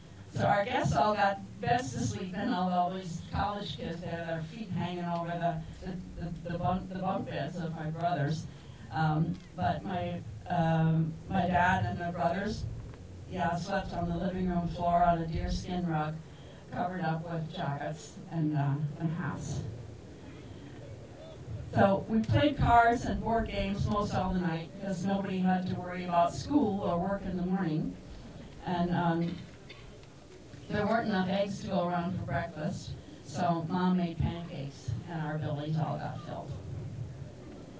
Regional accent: Worthington, Minnesota, United States; I grew up on the Great Plains, down between South Dakota and Iowa, in a town called Worthington, where my parents were teachers. Only 10,000 people.

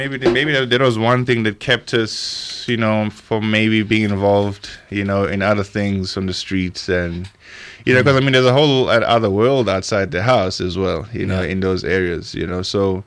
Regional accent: South Africa; first language Zulu; Isizulu is my native tongue.

